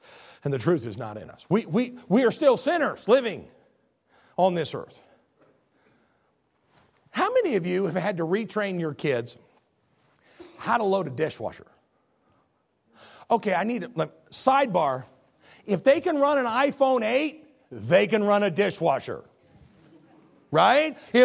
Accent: the North, United States; I'm from the North, we call it a Coke.

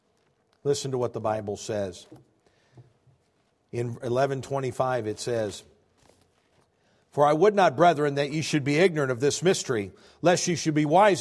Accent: United States; born there; I was born in America.

